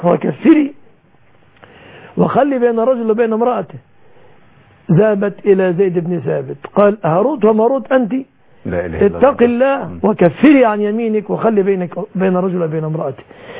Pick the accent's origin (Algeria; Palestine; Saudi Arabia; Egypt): Egypt; بلادنا مصر